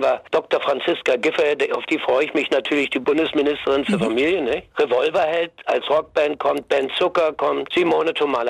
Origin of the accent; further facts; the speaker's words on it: Berlin, Germany; Ja, aber ich komme ja aus Neukölln und also Nachkriegskind